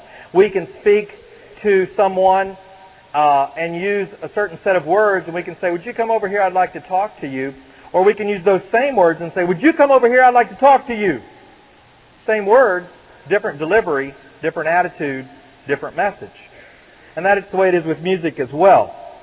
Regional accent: the South, United States; I'm from the South. I know my accent's funny sometimes

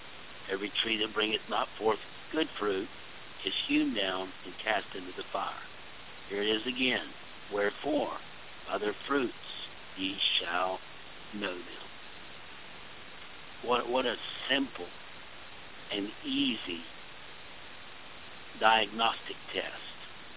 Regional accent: Gulf Coast, United States; moved away; We're in Pennsylvania here, but I grew up on the Gulf Coast, and fig trees were a big part of our life.

